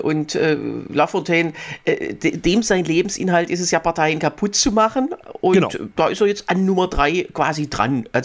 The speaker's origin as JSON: {"language": "German", "region": "West Germany", "country": "Germany", "said": "gerade ich als Wessi, der dann so ahnungslos durch die Stadt geht"}